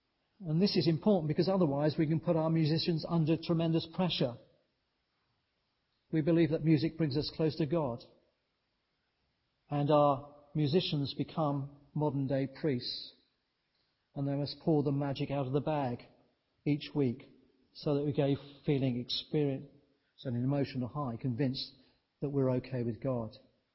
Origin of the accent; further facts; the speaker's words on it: United Kingdom; Even us as British do have those times, don't we?